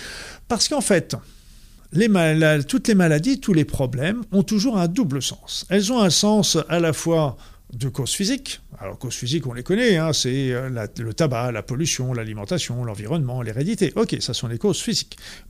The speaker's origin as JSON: {"language": "French", "region": "Normandy", "country": "France", "accent": "Norman", "said": "je m'entends très bien avec l'accent québécois et je la trouve géniale parce que je retrouve mon accent normand"}